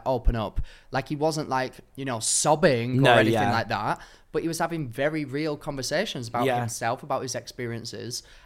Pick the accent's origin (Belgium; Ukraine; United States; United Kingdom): United Kingdom; Darwen, North West England; Well, I'm from a town called Darwen that is directly next to Bolton.